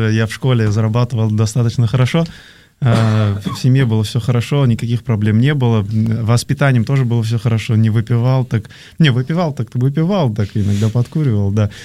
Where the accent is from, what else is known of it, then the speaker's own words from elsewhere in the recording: Armenia; Я вырос в Армении.